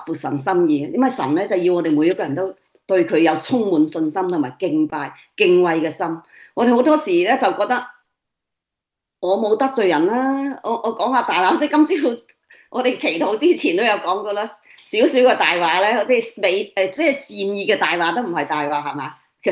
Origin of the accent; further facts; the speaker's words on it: Panyu, Guangdong, China; 佢啱啱去咗我哋番禺啊，我家鄉嘅地方